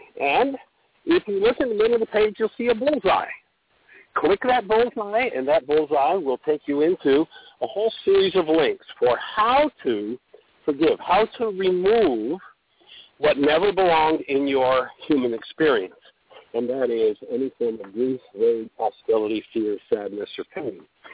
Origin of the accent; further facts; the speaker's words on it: Canada; moved away; I was born and raised in Canada, where we had a significant amount of liberty. I, about 35 years ago, found out there was a place they had no winter, and I moved south